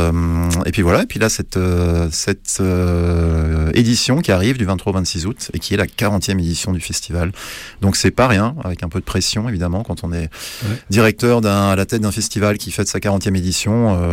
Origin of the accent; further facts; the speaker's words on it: Mulhouse, Grand Est, France; que je connaissais déjà puisque j'ai grandi à Mulhouse.